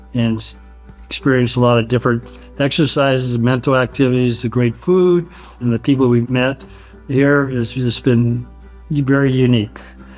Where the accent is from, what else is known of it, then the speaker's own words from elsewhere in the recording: Lafayette, California, United States; I'm from Lafayette, California.